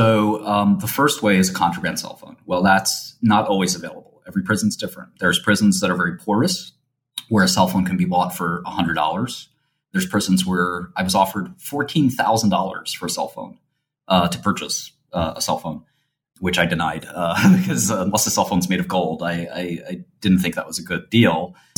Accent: Brooklyn, New York, United States; I come from the Albanian community, which is a very rough and tumble place. I come from the sort of streets of Brooklyn and a very sort of modest neighborhood.

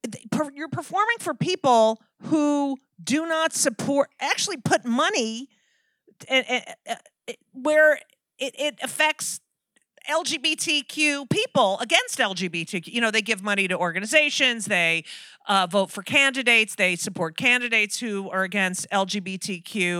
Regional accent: New Jersey, United States; Okay, but I grew up in New Jersey, and that's part.

